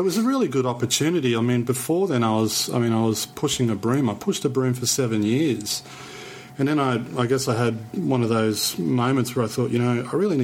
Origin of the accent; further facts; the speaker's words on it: Brisbane, Queensland, Australia; now in Sydney, Australia; Yeah, I'm originally from Brisbane, but yeah. The beginning of 2011, I moved to Sydney. So I'm about 950 kilometres south of Brisbane.